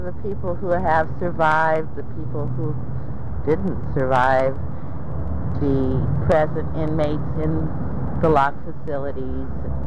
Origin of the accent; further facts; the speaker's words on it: San Jose, California, United States; from some past experiences I had in growing up in San Jose in the early 60s and the 50s.